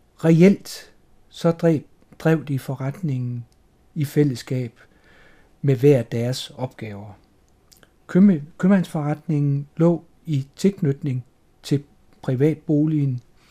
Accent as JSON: {"language": "Danish", "town": "Horsens", "region": "Central Denmark Region", "country": "Denmark", "tie": "born or raised there", "said": "Jeg er 63 år gammel. Jeg er født og opvokset i Horsens, nærmere betegnet på Spedalsø."}